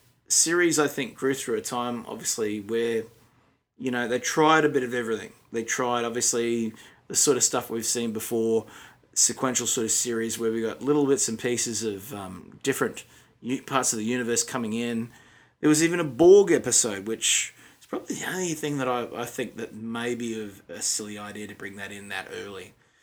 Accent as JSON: {"language": "English", "country": "Australia", "said": "I'm not just saying that as an Aussie"}